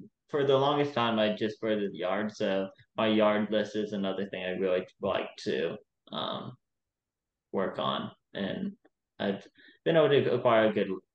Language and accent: English; the South, United States; even though I'm born and raised in the South.